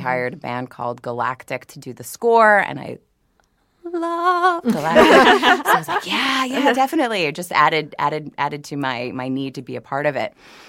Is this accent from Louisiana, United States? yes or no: yes; New Orleans, Louisiana, United States; I'm from New Orleans, so I had to be a part of this game. Yeah, there are a lot of different accents in New Orleans.